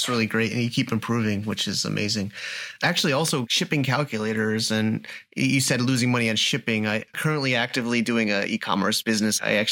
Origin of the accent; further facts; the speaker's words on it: United States; I'm American. I've done e-commerce since I was in the US, you know, 10 years ago